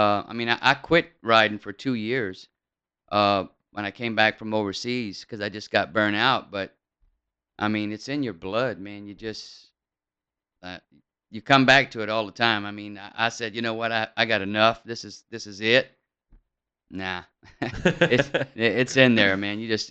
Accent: Lafayette, Louisiana, United States; Grew up in Lafayette, Louisiana. Well, Doosan, they call it. My grandfather was a rice farmer.

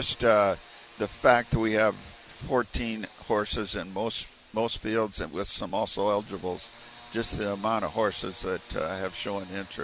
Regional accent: Phoenix, Arizona, United States; Well, I come from Phoenix.

